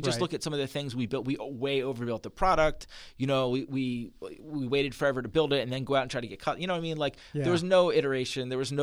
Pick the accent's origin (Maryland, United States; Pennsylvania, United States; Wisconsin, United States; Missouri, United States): Pennsylvania, United States; Philadelphia; moved away as an adult; now in Atlanta, United States; I grew up in Philly and I came down for Atlanta to go to school. And Emory undergrad, and I ended up staying for 15 years.